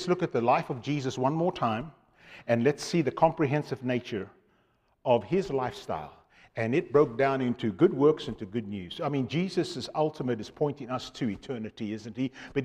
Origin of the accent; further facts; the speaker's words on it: Zimbabwe; moved away; also born or lived in Cape Town, South Africa; my wife and I was born in Cape Town, raised in Zimbabwe, as Blake said, and met this lovely Southern belle from Alabama. You know, I grew up with a British background